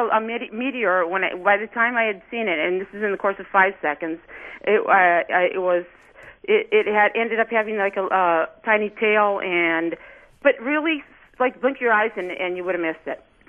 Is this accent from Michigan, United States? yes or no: yes; Marquette, Michigan, United States; now in Brown Deer, United States; I grew up in Marquette, Michigan, and I used to take my sleeping bag across the street to the beach and watch the northern lights.